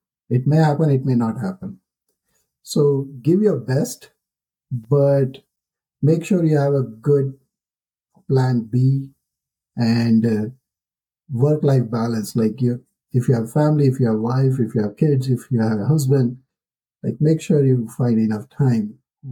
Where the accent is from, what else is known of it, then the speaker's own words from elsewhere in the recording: India; English is a second language; moved away as an adult; now in United States; I came from India. I went to schools and my undergrad in India. I came to US in 2003.